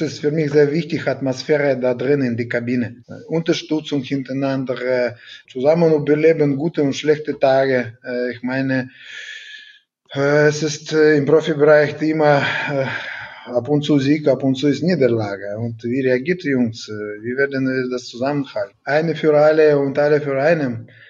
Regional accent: Siberia, Russia; German is a second language; Ich bin eigentlich aus Sibirien gekommen

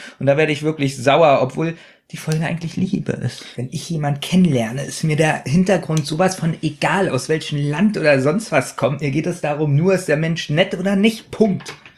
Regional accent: West Germany, Germany; Ich komme aus dem Westen

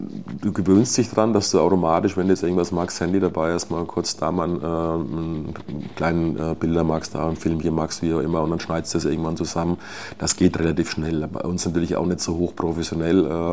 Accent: Bavaria, Germany; Ich bin Franke

